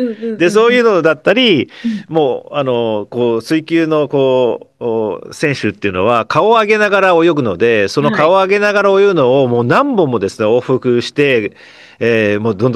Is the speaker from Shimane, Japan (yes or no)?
yes; Shimane, Japan; 私は島根県に生まれて海が近いところで育ったので、